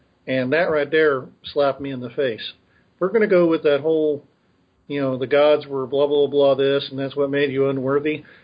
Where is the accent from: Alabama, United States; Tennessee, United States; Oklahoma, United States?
Oklahoma, United States; I can't count anyway. I'm from Oklahoma.